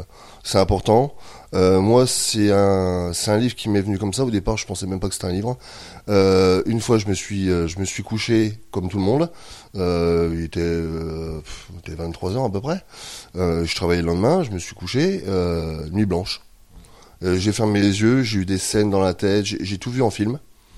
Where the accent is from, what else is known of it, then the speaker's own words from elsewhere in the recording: Épernay, Grand Est, France; ben moi je suis originaire de la Marne, d'Épernay plus précisément, capitale du Champagne comme tout le monde connaît